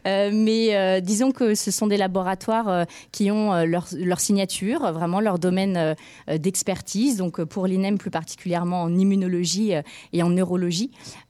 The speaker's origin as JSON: {"language": "French", "town": "Dijon", "region": "Bourgogne-Franche-Comté", "country": "France", "lives_now": "Orléans, France", "said": "Oui, j'ai fait ma première année de licence à Dijon. Je suis originaire de Dijon. Et ensuite, à partir de la licence 2, je suis arrivée à Orléans"}